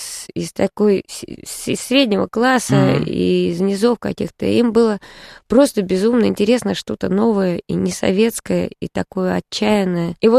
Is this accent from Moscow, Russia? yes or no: yes; Moscow, Russia; я никогда в жизни не жила в общежитии, я москвичка.